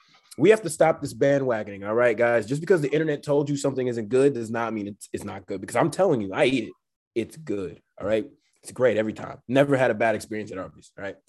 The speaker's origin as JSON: {"language": "English", "town": "Houston", "region": "Texas", "country": "United States", "said": "I'm not used to that. I'm from Houston."}